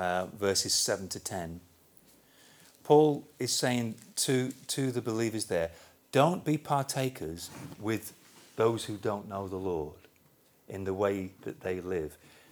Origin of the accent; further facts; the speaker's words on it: England, United Kingdom; Okay, we're English, give or take the odd Scot or Welsh person or whatever. Still class that as British.